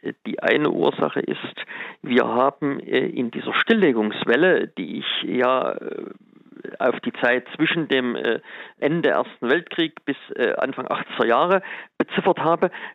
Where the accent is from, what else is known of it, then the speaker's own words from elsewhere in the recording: Dresden, Saxony, Germany; ich darf an dieser Stelle auch meine Heimatstadt Dresden